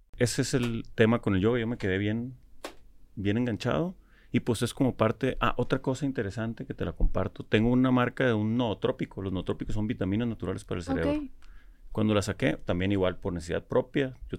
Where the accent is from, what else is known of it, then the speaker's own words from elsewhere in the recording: Culiacán, Sinaloa, Mexico; Iba caminando allá en mi ciudad, en Culiacán.